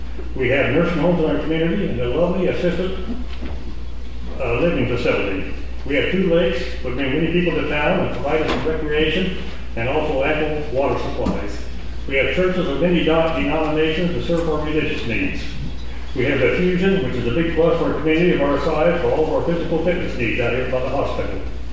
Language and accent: English; Dalton, United States; I grew up in Dalton and went to Hillsborough Community High School.